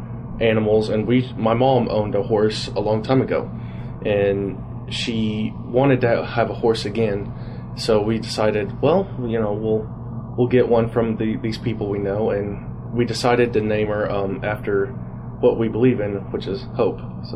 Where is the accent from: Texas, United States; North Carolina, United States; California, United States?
Texas, United States; Amarillo; born there; now in Bartlesville, United States; No, I was born in Texas, actually, Amarillo. And we've just moved around because my dad has been transferred.